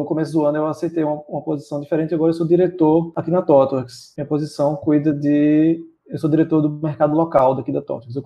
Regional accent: Recife, Pernambuco, Brazil; eu sou daqui de Recife, nascido e criado aqui, estudei na Federal de Pernambuco aqui, no Centro de Informática.

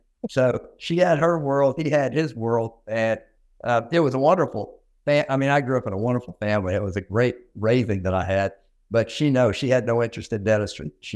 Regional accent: Little Rock, Arkansas, United States; I grew up in a dental family. I grew up in Little Rock, Arkansas, and my father was a dentist who practiced in Little Rock.

